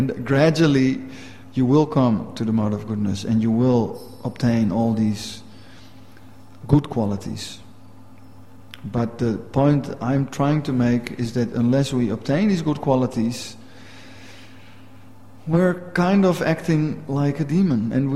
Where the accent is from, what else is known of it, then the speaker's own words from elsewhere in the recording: Amsterdam, North Holland, Netherlands; I'm from Amsterdam. We say things as they are.